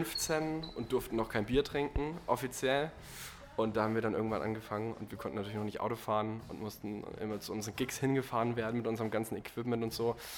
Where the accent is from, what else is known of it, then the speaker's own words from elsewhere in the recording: Bayreuth, Bavaria, Germany; also wir kommen aus Bayreuth